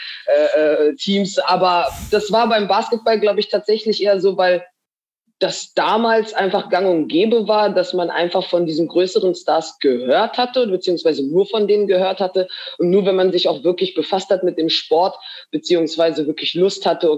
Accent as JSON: {"language": "German", "town": "Munich", "region": "Bavaria", "country": "Germany", "tie": "born there", "said": "ich bin in München geboren."}